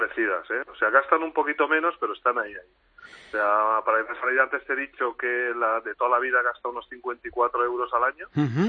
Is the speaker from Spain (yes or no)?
yes; Catalonia, Spain; No, yo soy de Barcelona.